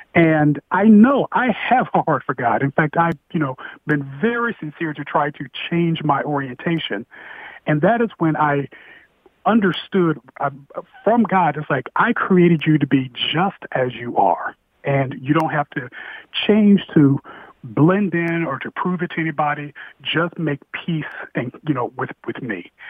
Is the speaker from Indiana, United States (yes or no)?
yes; Indiana, United States; So I'm from Indiana, and I was a Baptist minister for about a decade.